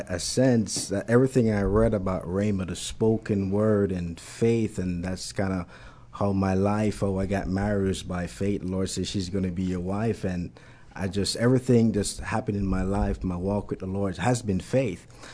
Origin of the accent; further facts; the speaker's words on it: Jamaica; moved away as an adult; now in United States; Born and raised in Jamaica, and I migrated